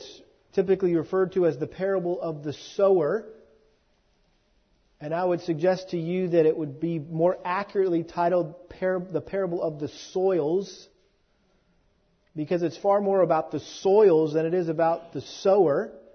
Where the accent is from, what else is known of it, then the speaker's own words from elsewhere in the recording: Massachusetts, United States; I got a picture of this every spring growing up in Massachusetts, and we had this huge garden